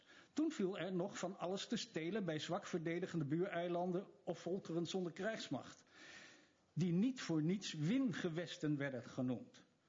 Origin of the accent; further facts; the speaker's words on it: Rotterdam, South Holland, Netherlands; born there; Dat noemen wij in mijn geboortestad Rotterdam jatten, roven en stelen.